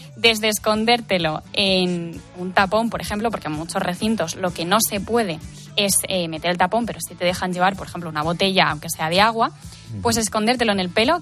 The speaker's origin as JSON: {"language": "Spanish", "town": "Madrid", "region": "Community of Madrid", "country": "Spain", "said": "yo que soy de Madrid"}